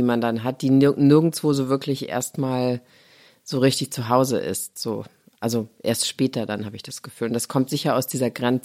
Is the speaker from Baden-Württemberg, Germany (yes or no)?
no; Saarlouis, Saarland, Germany; ich komme aus Saarlouis, das ist so, wie der Name schon sagt, von Louis XIV gebaut.